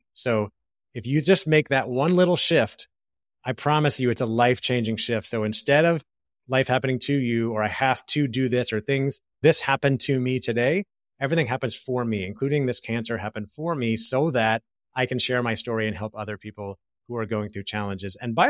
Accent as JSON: {"language": "English", "town": "Orlando", "region": "Florida", "country": "United States", "tie": "born or raised there", "also_born_or_lived": "California", "said": "We were living in Orlando, Florida, which is my hometown. I have lived in California in the past as well."}